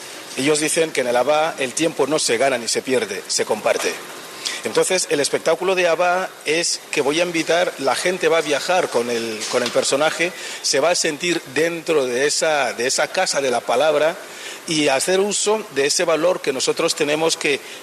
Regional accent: Equatorial Guinea; Yo soy de Guinea Ecuatorial y de África. Y Guinea Ecuatorial es el único país africano que fue colonia española.

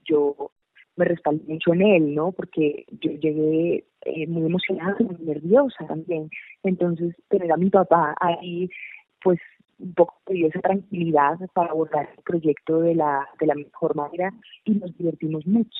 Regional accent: Colombia; moved away as an adult; also born or lived in Cuba; yo soy cubana, como tú dijiste, pero me crié acá en Colombia, y me fui hace unos años ya a estudiar a España. Y pues yo ya llevaba 6 años en España

